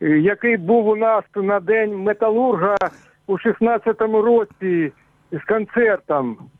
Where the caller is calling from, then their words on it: Avdiivka, Donetsk Oblast, Ukraine; Добрий вечір … Авдіївка.